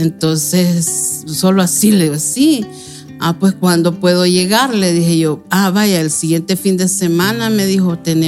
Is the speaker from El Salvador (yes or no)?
yes; Santo Tomás, San Salvador, El Salvador; Soy de Santo Tomás, uno de los municipios de la zona sur de San Salvador.